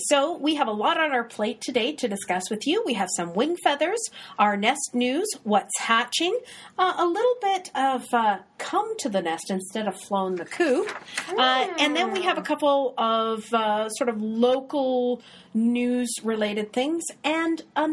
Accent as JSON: {"language": "English", "country": "Canada", "said": "Oh, see, there we're Canadian."}